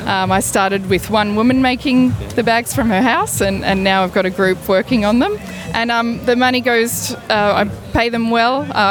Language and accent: English; Australia; born there; I was born in Australia, but really when I went back to Albania, I found a strong connection to the heartland and to the people